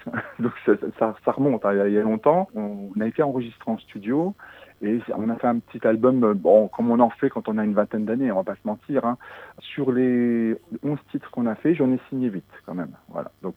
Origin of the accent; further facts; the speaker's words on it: Metz, Grand Est, France; born there; Oui, je suis né à Metz et j'habite actuellement proche de Voiffy.